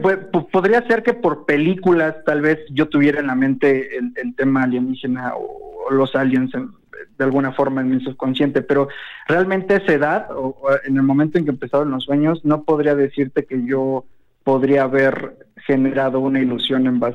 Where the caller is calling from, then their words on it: Mexico City, Mexico; De la Ciudad de México.